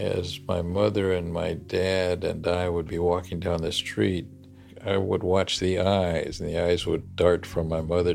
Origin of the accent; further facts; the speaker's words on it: Los Angeles, California, United States; born there; architect, born in historic Filipino Town, Temple and Baudry, about half a dozen blocks from City Hall now.